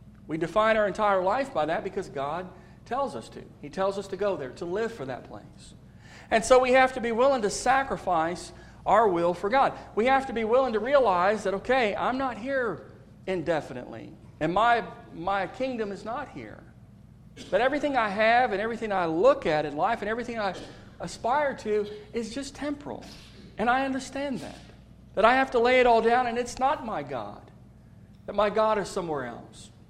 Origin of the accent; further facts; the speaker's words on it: Texas, United States; When I grew up in Texas outside of Houston